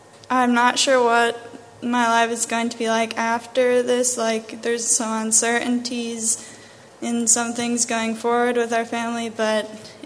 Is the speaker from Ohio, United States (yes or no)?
yes; Atwater, Ohio, United States; I am from Atwater, Ohio. I'm the second oldest of 10 children